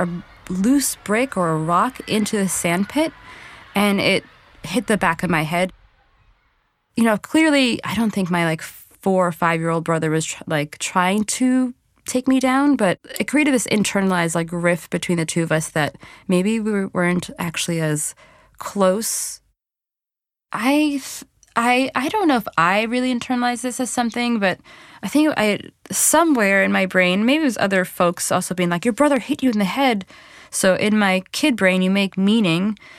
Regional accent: Flushing, New York, United States; I grew up in Flushing in Queens. It's a really super, super diverse community, a very residential. It's like as suburban as you can get in a borough.

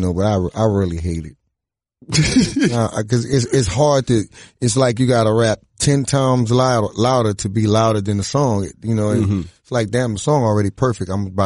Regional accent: New Orleans, Louisiana, United States; the fact that I'm from New Orleans, I got attitude.

